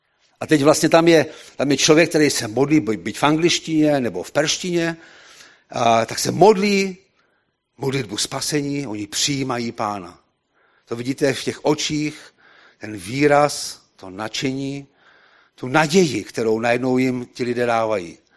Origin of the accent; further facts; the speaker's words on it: Bohemia, Czechia; vysvětluje, že jsme z Čech, že jsme sem přijeli pomoct těm uprchlíkům